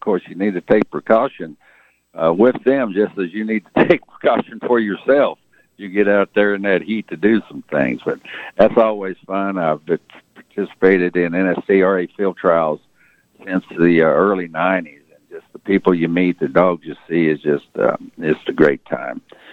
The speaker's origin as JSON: {"language": "English", "town": "Junction City", "country": "United States", "tie": "born or raised there", "said": "I remember growing up in Junction City"}